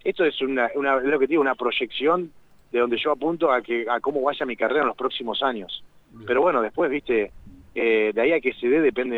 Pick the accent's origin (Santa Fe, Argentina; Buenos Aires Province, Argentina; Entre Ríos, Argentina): Buenos Aires Province, Argentina; La Plata; moved away; yo me veo en Argentina, yo soy argentino, y mi lugar en el mundo es acá, y es en la ciudad de La Plata. O sea, yo no me vería viviendo en otro lugar.